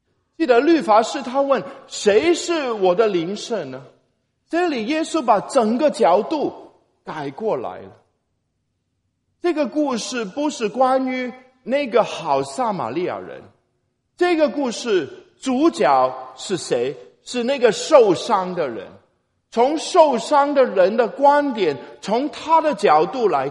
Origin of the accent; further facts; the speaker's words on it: Hong Kong; 我小的时候住在香港